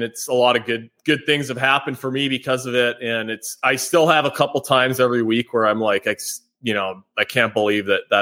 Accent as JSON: {"language": "English", "country": "Canada", "said": "Something to do with, you know, being a Canadian, maybe. He probably would have made fun of my accent."}